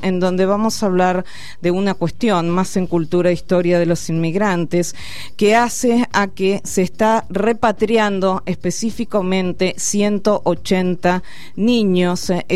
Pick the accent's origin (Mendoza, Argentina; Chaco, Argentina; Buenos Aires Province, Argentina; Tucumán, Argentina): Buenos Aires Province, Argentina; Carlos Casares; soy de Carlos Casares, del interior de la provincia de Buenos Aires.